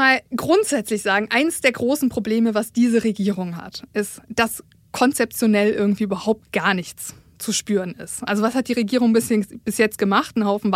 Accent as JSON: {"language": "German", "town": "Karlsruhe", "region": "Baden-Württemberg", "country": "Germany", "accent": "Badisch", "said": "Menschen in Karlsruhe sprechen erstmal badisch. Ich muss sagen, mein Dialekt ist leider nicht so ausgeprägt"}